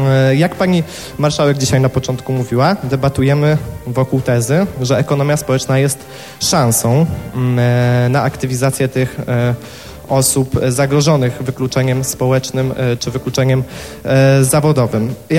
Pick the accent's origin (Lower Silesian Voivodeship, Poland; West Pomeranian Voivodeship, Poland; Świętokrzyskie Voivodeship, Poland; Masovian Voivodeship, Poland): Świętokrzyskie Voivodeship, Poland; Ostrowiec Świętokrzyski; Zresztą ja pochodzę z Ostrowca Świętokrzyskiego i u nas jest tak samo.